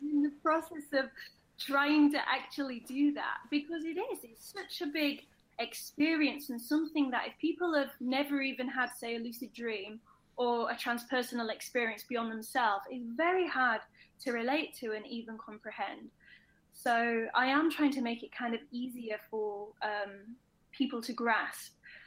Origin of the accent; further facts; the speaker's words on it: Yorkshire and the Humber, United Kingdom; I'm from Yorkshire. So for people in America, Yorkshire's it's a northern place in England.